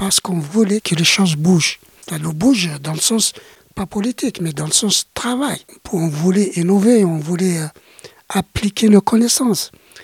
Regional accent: Algeria; moved away as an adult; now in France; toutes mes études, je les ai faites en Algérie, donc le primaire, le secondaire et le supérieur. Études que j'avais faites aussi en langue française. Pour moi, l'arabe était une langue secondaire à l'époque.

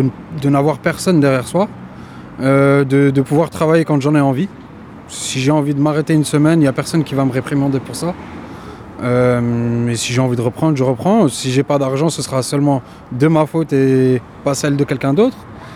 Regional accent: Mulhouse, Grand Est, France; now in Lorient, France; mais je viens, moi, à l'origine de Mulhouse.

